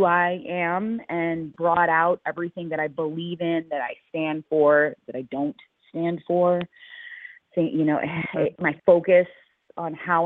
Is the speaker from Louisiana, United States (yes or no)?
yes; Louisiana, United States; I grew up in the South, so small town and, yeah, Louisiana.